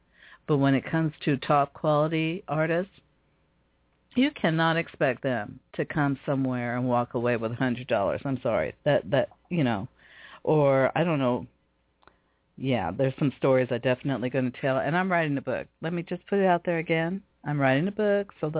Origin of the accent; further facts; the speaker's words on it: Seattle, Washington, United States; really proud to be from Seattle, Washington. I'm really proud to represent some of the talents from my hometown.